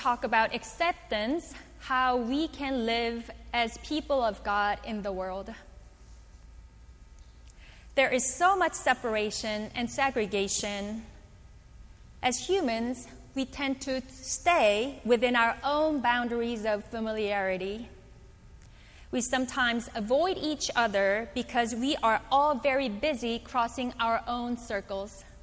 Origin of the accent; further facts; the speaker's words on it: Seoul, South Korea; English is a second language; also born or lived in Seattle, United States; now in Johns Creek, United States; I have been living in Johns Creek for 15 years, but I was born and raised in Seoul, Korea, immigrated to the United States, and lived in Seattle, Washington. I was born and raised in a fifth-generation Presbyterian family